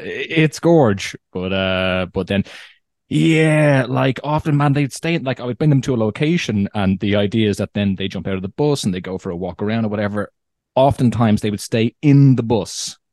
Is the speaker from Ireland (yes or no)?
yes; Ireland; when I say I'm from Ireland